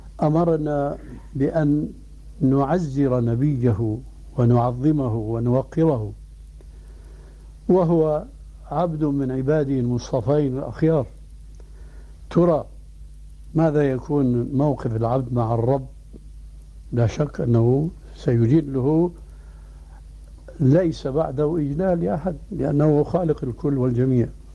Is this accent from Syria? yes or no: yes; Syria; لكن نوبات مستعملة عندنا في سوريا